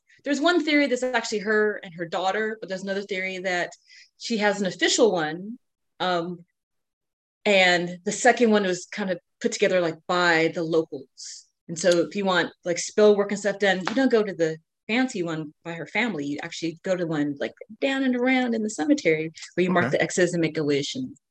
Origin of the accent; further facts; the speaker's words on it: San Francisco, California, United States; Everyone thinks I'm from New Orleans. I'm from San Francisco.